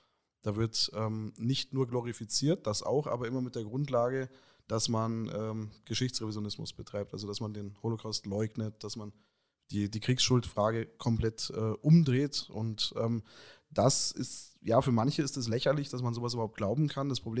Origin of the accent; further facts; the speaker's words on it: Munich, Bavaria, Germany; Genau, also die Kindheit war hier in München. Die frühe Jugend dann eben in Dorfen bzw. Erding und jetzt heute bin ich dann doch wieder Münchner.